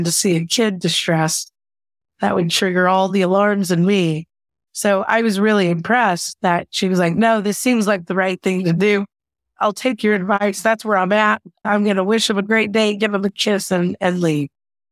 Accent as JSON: {"language": "English", "town": "Kansas City", "region": "Missouri", "country": "United States", "tie": "born or raised there", "said": "Came back to my hometown of Kansas City and built the school of my dreams."}